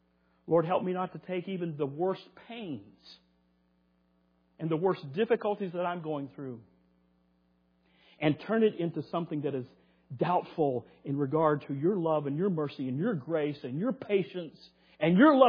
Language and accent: English; the South, United States; I say that as a Southerner, by the way, so Southerners, don't get mad at me, I am one.